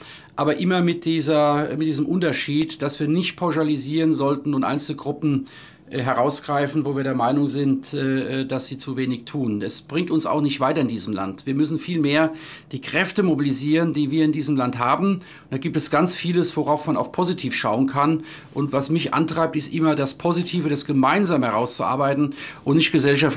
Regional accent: Worms, Rhineland-Palatinate, Germany; in der Region Rheinhessen, genau genommen geboren in Worms, aufgewachsen in der Nähe von Worms.

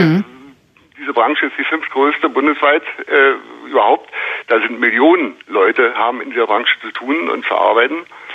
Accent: Berlin, Germany; also born or lived in Bremen; Geboren bin ich wirklich in Bremen, bin aber seit wahrscheinlich 62, 63 Jahren mit in Berlin. Auch gar nicht mal in Kreuzberg aufgewachsen, sondern mehr im behüteten Grunewald. Und dann hat es mich doch so mit Mitte 20 irgendwann nach Kreuzberg erstmal beruflich und dann auch privat und dann da gewohnt verschlagen.

